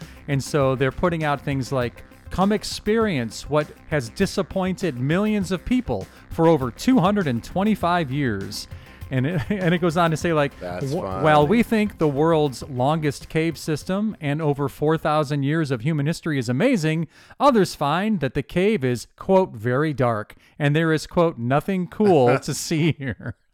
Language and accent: English; Cleveland, Ohio, United States; I'm from Cleveland, and I know it's a real point of pride for Clevelanders to have that Hall of Fame there.